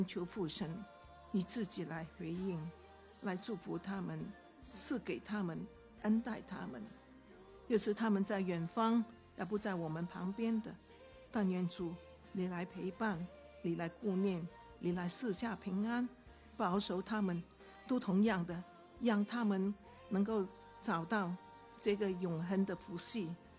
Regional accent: China; 特别是我们作为中国人呢，我们在言语上很难表达爱的

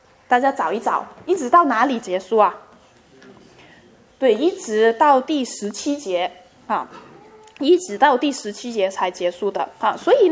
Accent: China; 那我们中国人的文化跟以色列的文化有点不一样啊

